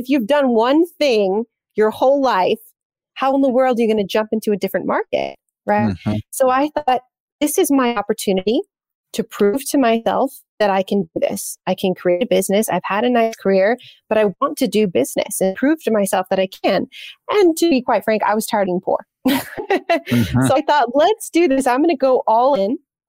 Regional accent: United States; And so I had to come back to America. America. I'm American.

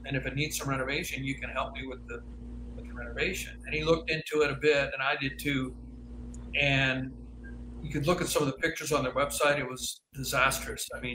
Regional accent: South Dakota, United States; You know, I'm from South Dakota, and the hollowing out of the rural areas.

